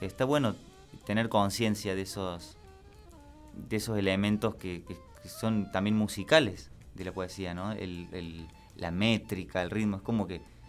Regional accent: Córdoba, Argentina; accent: cordobés; Es muy particular también nuestra forma de hablar, que nosotros no nos damos cuenta de eso. Yo no me escucho la tonada que tengo.

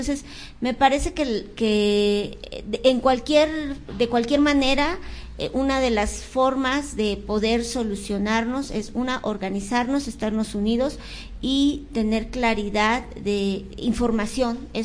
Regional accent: Pantitlán, Mexico City, Mexico; Yo soy originaria de Pantitlán, la colonia agrícola oriental, que es la colonia más grande de toda Latinoamérica.

